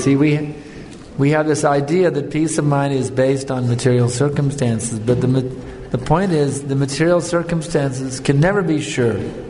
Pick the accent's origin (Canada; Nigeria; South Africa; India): South Africa; I came all the way from South Africa to attend this program.